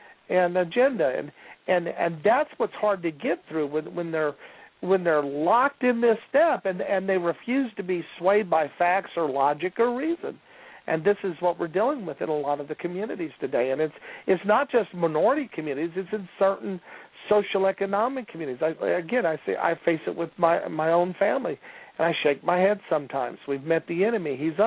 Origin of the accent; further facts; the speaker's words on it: Midwest, United States; born there; I was born in the Midwest, in the Rust Belt, they call it now.